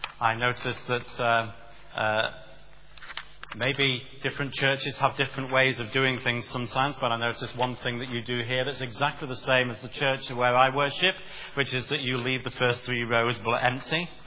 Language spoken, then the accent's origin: English; England, United Kingdom; also born or lived in Wales; I'm originally English, and of course I live in England, but I lived for many, many years in Wales.